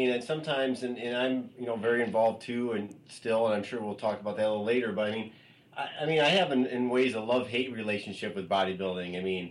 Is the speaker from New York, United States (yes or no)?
no; Adrian, Michigan, United States; also born or lived in Colorado; I moved back to my hometown of Ader, Michigan. I was living in Colorado.